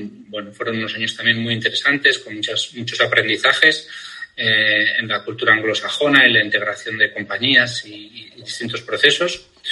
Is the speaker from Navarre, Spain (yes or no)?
yes; Pamplona, Navarre, Spain; Soy una persona... sido aquí, soy de Pamplona